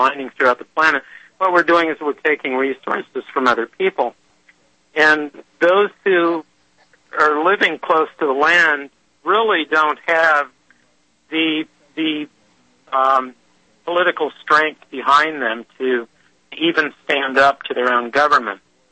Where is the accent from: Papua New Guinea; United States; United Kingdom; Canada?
Papua New Guinea; I grew up in Papua New Guinea in a natural setting, and I have this connection to the land that many people don't.